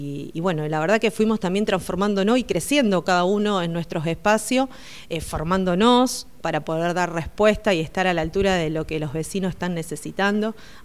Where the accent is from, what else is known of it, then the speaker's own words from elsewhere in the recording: Alvear, Argentina; mi pueblo, donde uno fue transitando, a mí me tocó transitar la niñez, la adolescencia en Alvear